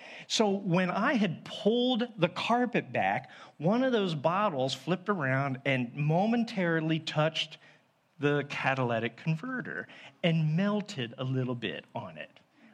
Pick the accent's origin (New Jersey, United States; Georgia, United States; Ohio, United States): Ohio, United States; Miamisburg; we were just traveling to Wright State University from my hometown in Miamisburg.